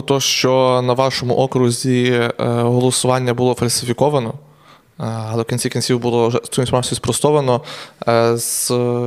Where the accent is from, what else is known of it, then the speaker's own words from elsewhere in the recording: Truskavets, Lviv Oblast, Ukraine; Ну, я сам з Трускавця